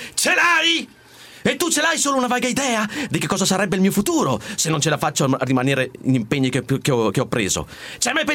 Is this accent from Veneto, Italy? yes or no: yes; Verona, Veneto, Italy; vengo da Verona, ho 41 anni.